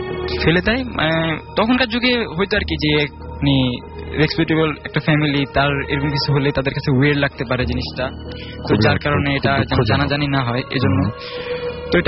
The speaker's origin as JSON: {"language": "Bangla", "town": "Kalamusi", "region": "Chittagong Division", "country": "Bangladesh", "tie": "born or raised there", "lives_now": "Dhaka, Bangladesh", "said": "আমার গ্রাম হচ্ছে আপনার নোয়াখালী কবিরহাট উপজেলার কালামুসি"}